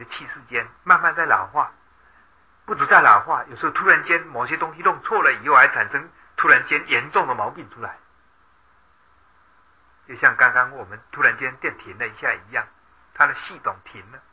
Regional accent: China; 我们中国人讲易经，易是讲变易，易呢就是变化无穷的意思

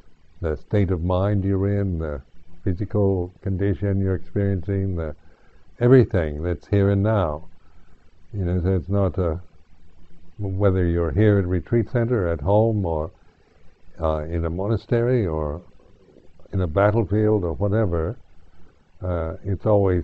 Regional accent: United States; we operate in these delusions of I am the body … I am this American, and so forth.

